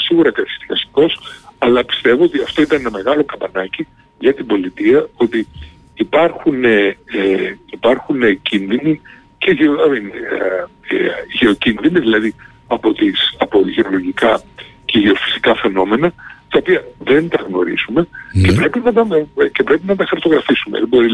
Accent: Chania, Crete, Greece; Είμαι κριτικός, είμαι Χανιώτης.

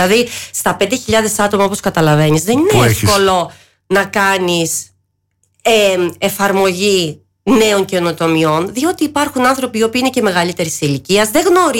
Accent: Greece; Είναι η Ελλάδα μου, κατάλαβες.

